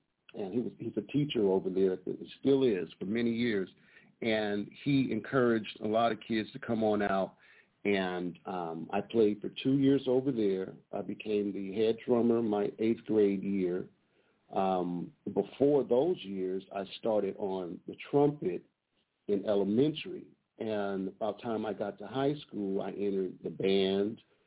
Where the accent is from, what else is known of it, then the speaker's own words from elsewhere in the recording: Detroit, Michigan, United States; I'm from Detroit, Michigan, so I was born in Michigan.